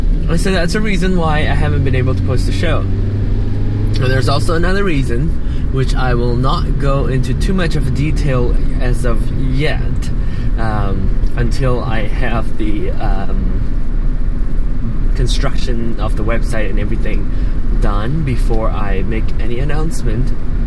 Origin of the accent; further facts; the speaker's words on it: Penang, Malaysia; I grew up in Penang.